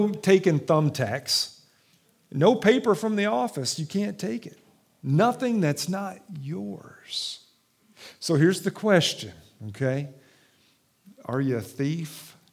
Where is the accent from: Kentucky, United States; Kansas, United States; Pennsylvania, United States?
Kentucky, United States; Many of you know that I'm from Kentucky. That's where I was born and raised.